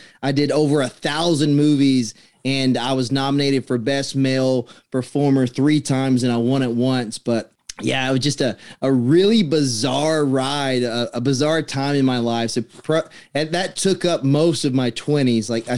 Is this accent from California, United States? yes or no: no; South Carolina, United States; So, you know, I grew up in South Carolina and I wanted to be an actor